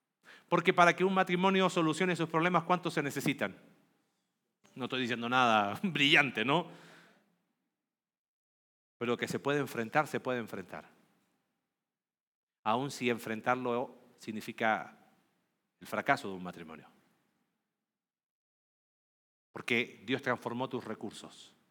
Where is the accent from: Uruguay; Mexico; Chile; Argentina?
Chile; Él es mexicano, yo soy chileno.